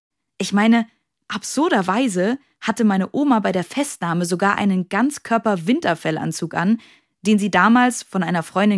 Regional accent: Bavaria, Germany; Also in Bayern zum Beispiel, wo ich aufgewachsen bin

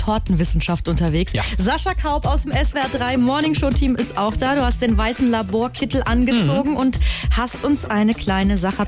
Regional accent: Würzburg, Bavaria, Germany; Moment, aber Erlangen ist weit weg von Würzburg. Ich bin ja aus Würzburg.

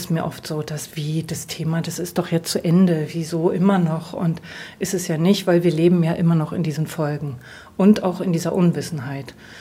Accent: Moscow, Russia; weil ich bin in Moskau groß geworden, ich sprach also Russisch.

